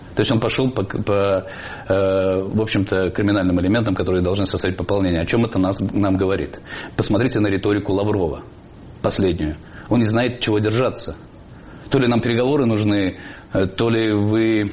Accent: Belarus; мы, белорусы

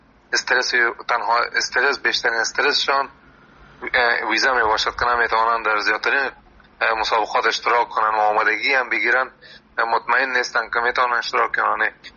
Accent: Afghanistan; now in Europe; من از افغانستان آمدیم، مدت 5 سال میشه در اروپا زندگی میکنم

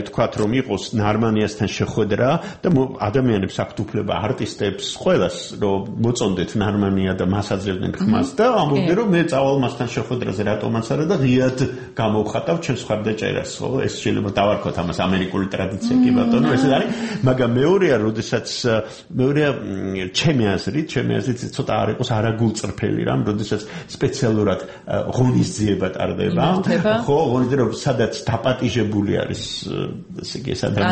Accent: Samegrelo-Zemo Svaneti, Georgia; now in Tbilisi, Georgia; მაგრამ მე ვარ სამეგრელოდან, მე მიყვარს ჩემი კუთხე

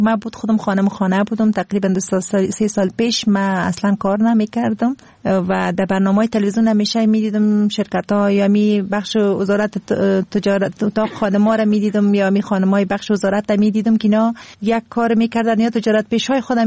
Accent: Kabul, Afghanistan

